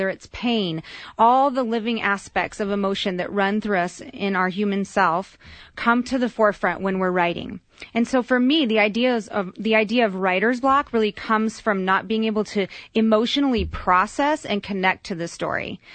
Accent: New Mexico, United States; I am from New Mexico, and I was born and raised in the wilderness near the border of Colorado from birth to age 12.

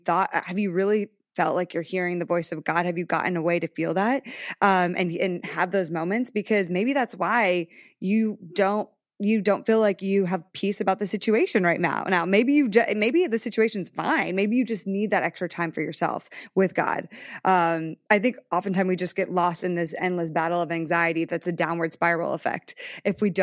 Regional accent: Ontario, Canada; born there; I was born outside of Toronto. So all my distant relatives are Canadian. When I go back, I just immediately pick up the accent

